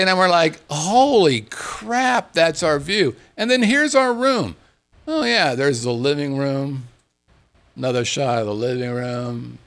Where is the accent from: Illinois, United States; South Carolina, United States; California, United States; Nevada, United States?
Nevada, United States; Las Vegas; And I said, we're from Las Vegas. This is what we do.